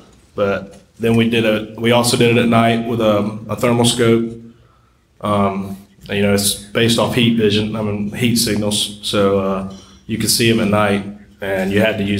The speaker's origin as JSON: {"language": "English", "town": "Columbia", "region": "South Carolina", "country": "United States", "tie": "born or raised there", "said": "I grew up in Columbia, South Carolina."}